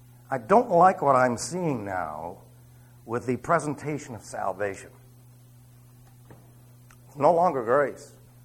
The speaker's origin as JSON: {"language": "English", "town": "New York City", "region": "New York", "country": "United States", "tie": "born or raised there", "said": "Look, I was raised in New York City. I have to admit to you that New York City is not, well, it's not a nice place."}